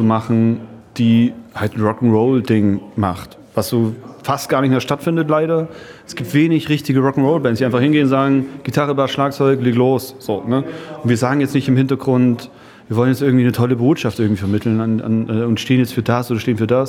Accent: East Germany, Germany; born there; Man muss dazu sagen, ich bin in der DDR geboren.

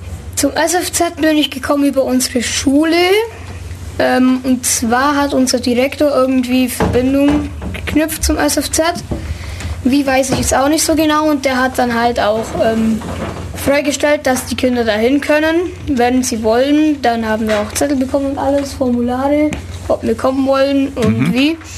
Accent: Woringen, Bavaria, Germany; ich komme aus Wordingen, nähe Memmingen in Bayern, also eher in Schwaben.

